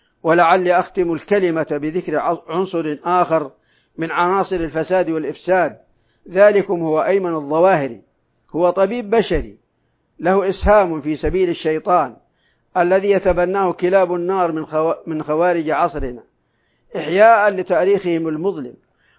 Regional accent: Saudi Arabia; بلادنا المملكة العربية السعودية

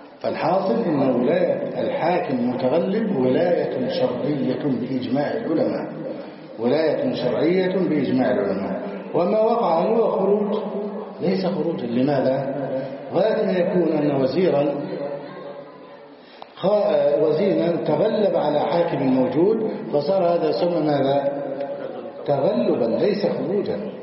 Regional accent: Egypt; بلادنا مصر

